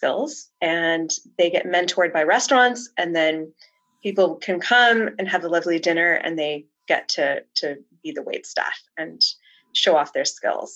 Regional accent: Midwest, United States; accent: American; now in Australia; So you can tell by my accent that I'm American, and if you're really good at American accents, you can probably tell that I'm from the Midwest.

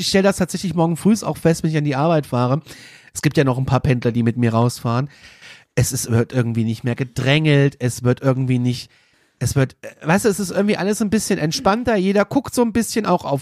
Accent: Kassel, Hesse, Germany; Also ich bin ja aus Kassel, der Hauptstadt der Waschbären

